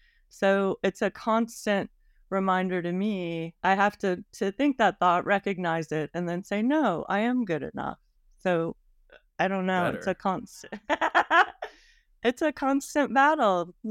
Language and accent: English; Atlanta, Georgia, United States; I had a slightly different path. I grew up in Atlanta.